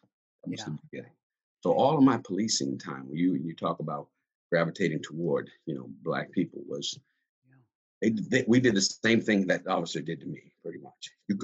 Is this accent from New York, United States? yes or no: no; Alexandria, Virginia, United States; You know, growing up in Alexandria